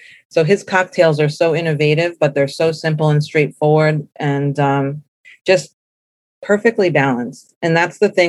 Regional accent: New Haven, Connecticut, United States; and I'm from New Haven area. So I knew this place from what it was before, which was like a taco joint.

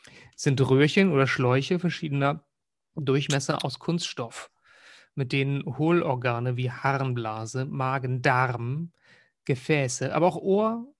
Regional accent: Northern Germany, Germany; Ja, von dem auch als Norddeutscher, wenn das da so ein bisschen verschleift wird, das T zum D.

